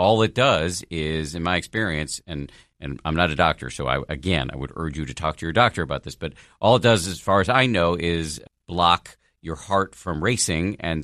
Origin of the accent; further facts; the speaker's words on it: Boston, Massachusetts, United States; Appreciate the question and the kind words and the shout out from Boston, my hometown. When I want to amuse my wife, I do a Boston accent.